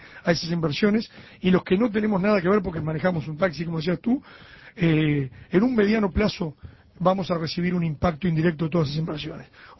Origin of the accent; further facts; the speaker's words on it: Uruguay; Yo quiero hacer un análisis como uruguayo.